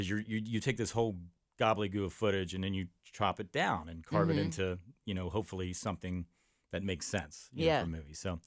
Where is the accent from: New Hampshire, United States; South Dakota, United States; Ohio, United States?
Ohio, United States; Amelia; I'm an east sider. No way. Where? I grew up in Amelia. I went to Amelia High School, actually.